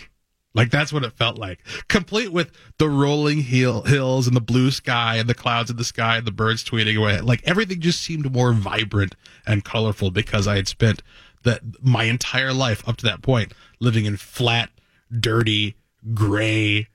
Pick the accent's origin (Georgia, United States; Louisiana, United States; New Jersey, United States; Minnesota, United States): Minnesota, United States; we know who he is because we're from Minnesota